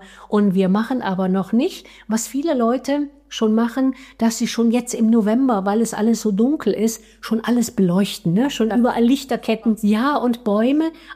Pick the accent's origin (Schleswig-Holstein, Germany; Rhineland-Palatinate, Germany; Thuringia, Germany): Thuringia, Germany; Ich bin aus Thüringen.